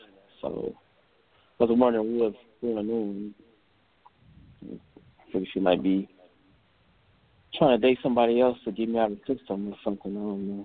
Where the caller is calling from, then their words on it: Cleveland, Ohio, United States; Cleveland, Ohio.